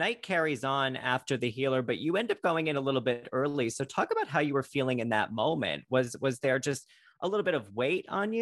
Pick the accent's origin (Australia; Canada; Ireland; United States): Ireland; I mean, I am Irish, so I will say that much.